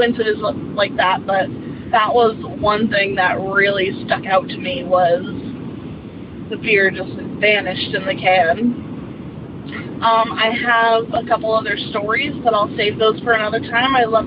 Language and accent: English; New Hampshire, United States; Hey, Tony and Jenny. … I'm from New Hampshire.